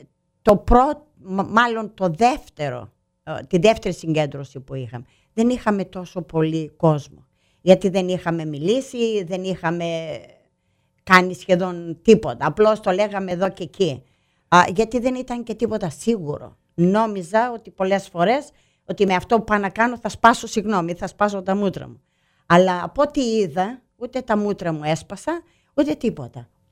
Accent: Kalamata, Peloponnese, Greece; Ο στόχος είναι ότι είμαι από την Καλαμάτα, γεννημένη στην Καλαμάτα.

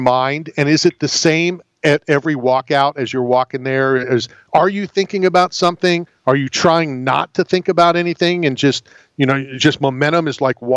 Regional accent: Philadelphia, Pennsylvania, United States; I'm from Philadelphia.

